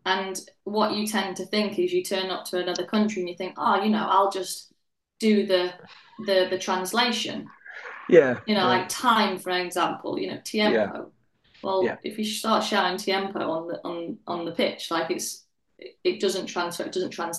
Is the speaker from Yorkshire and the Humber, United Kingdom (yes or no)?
yes; Yorkshire and the Humber, United Kingdom; obviously being a Yorkshire girl as well, like the accent's